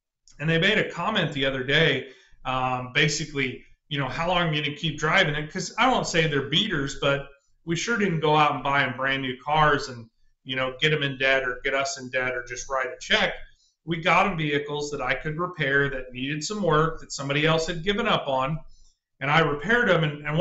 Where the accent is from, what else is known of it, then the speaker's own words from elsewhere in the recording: Joplin, Missouri, United States; also born or lived in Michigan / Indiana; I'm from the Joplin area, so I'm a local from, you know, Southwest Missouri. I did spend some time growing up in the southern part of Michigan and the northern part of Indiana.